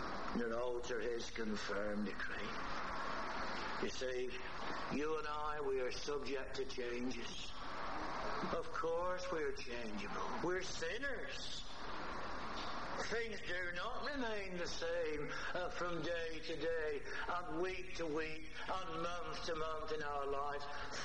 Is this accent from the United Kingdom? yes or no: yes; North West England, United Kingdom; accent: Lancashire; A bit different than my accent from Lancashire. We are different, aren't we, in our accents?